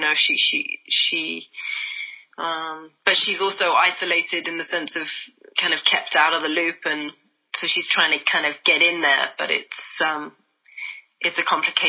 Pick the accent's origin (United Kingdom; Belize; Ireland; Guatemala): United Kingdom; accent: British; The Watch Yourself obviously is more my native accent.